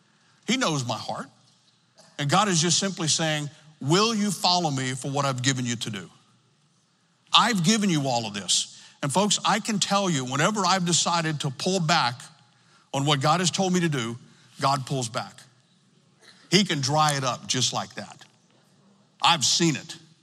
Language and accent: English; the South, United States; I come from the South that says he owns everything, the cattle in the hills and the taters underneath.